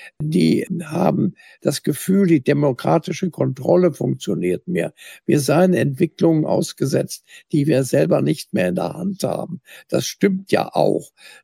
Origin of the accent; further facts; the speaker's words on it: Dresden, Saxony, Germany; in meiner Heimatstadt Dresden